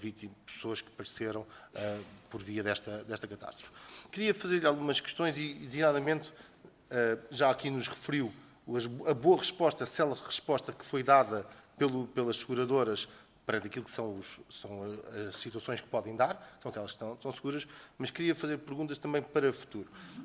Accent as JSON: {"language": "Portuguese", "region": "Oeste", "country": "Portugal", "said": "Eu sou do Oeste, portanto também tenho muito, muito conhecimento no local das estradas"}